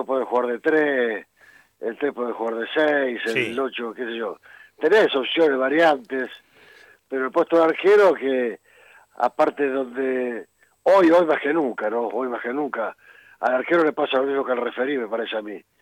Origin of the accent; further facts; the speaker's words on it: Argentina; Como argentino, como futbolero